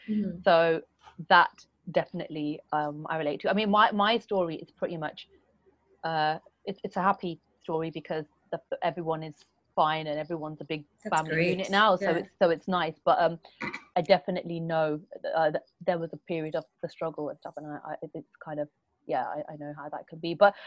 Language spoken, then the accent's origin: English; United Kingdom; born there; So I'm Indian, but born in the UK, based here.